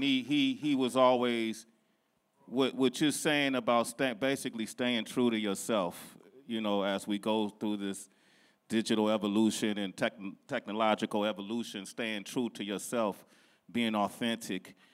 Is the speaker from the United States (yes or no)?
yes; Oakland, California, United States; we growing up in East Oakland, I didn't grow up alone. Like I grew up off of 23rd Ave, so we needed each other to get through the day.